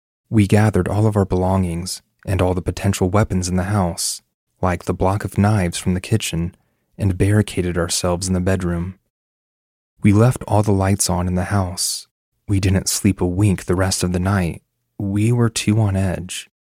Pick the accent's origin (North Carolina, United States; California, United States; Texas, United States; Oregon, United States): North Carolina, United States; We are from North Carolina, so we wouldn't have to risk not being able to return home, and we love to hike in the mountains.